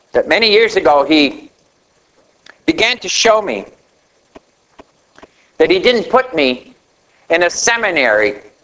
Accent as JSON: {"language": "English", "country": "Canada", "said": "Yeah, because I'm Canadian."}